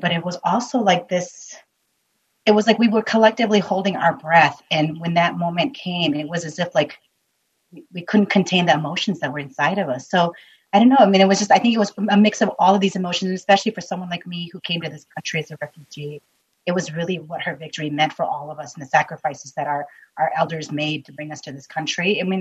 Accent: United States; I was a first generation immigrant here. And as a girl growing up in America, I had to lie to play sports.

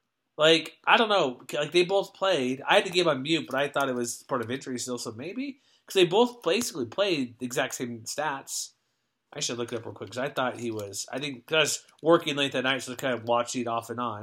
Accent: California, United States; I'm from California.

